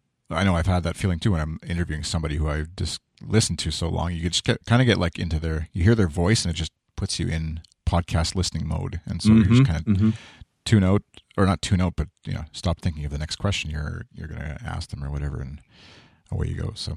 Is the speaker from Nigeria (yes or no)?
no; Canada; being Canadian and CBC listener